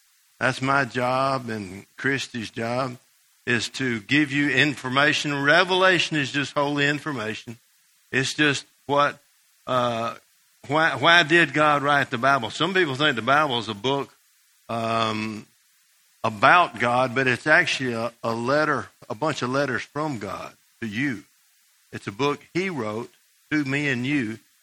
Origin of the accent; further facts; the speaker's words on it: Georgia, United States; I don't know if you believe it or not, but I grew up in Georgia.